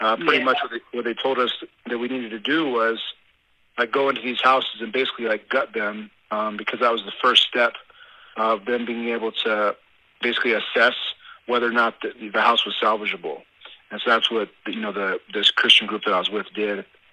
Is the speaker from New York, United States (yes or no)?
no; Ohio, United States; also born or lived in Dallas; now in Colorado, United States; So I'm originally from Ohio. I was actually born in Dallas, Texas.